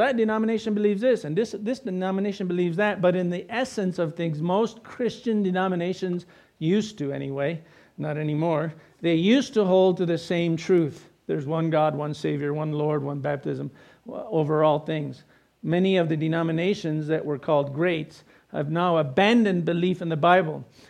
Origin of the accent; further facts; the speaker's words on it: New Mexico, United States; I was born here, raised here in New Mexico. But my heritage goes all the way back to when this was part of the Spanish Empire.